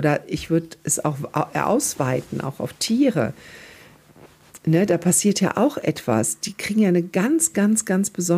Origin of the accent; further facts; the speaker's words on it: North Rhine-Westphalia, Germany; Aus der Lameng, sagt man hier bei uns im Rheinland.